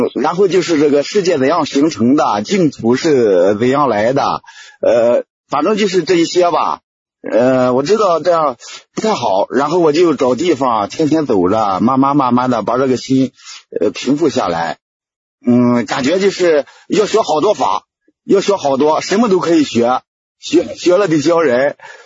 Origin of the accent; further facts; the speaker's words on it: Shandong, China; 我是山东的